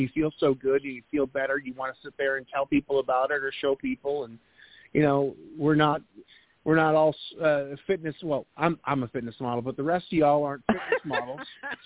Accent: New England, United States; now in Raleigh, United States; I'm from New England originally. I live in Raleigh now

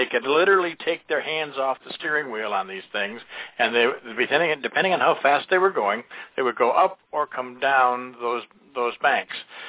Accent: Michigan, United States; because being born and raised in Michigan, we had a little family area, a little lake lot, if you will

